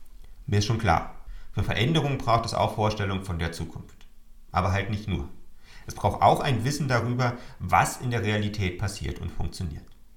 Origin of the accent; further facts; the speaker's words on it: Berlin, Germany; now in Switzerland; die hugenottischen Flüchtlinge, die die Entwicklung Berlins geprägt haben, wo ich herkomme, und die auch zu meinen Vorfahren gehören. Und gleichzeitig ein sanfter Hinweis auf die Mehrsprachigkeit in der Schweiz, in der ich jetzt lebe.